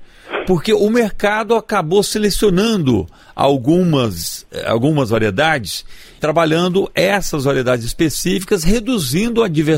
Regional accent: Minas Gerais, Brazil; eu também sou de Minas, eu sou de Minas

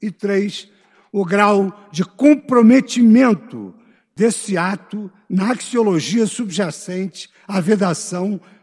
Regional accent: Brazil; como brasileiro que ama esse país, porque o Brasil é o ar que nós respiramos

